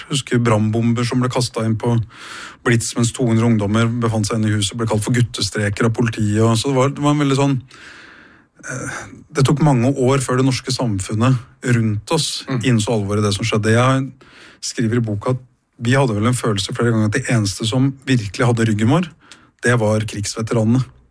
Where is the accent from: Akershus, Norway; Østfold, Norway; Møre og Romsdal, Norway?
Akershus, Norway; Bærum; Nei, altså der ute hvor jeg vokste opp på Kolsås, så opplevde vi jo tidlig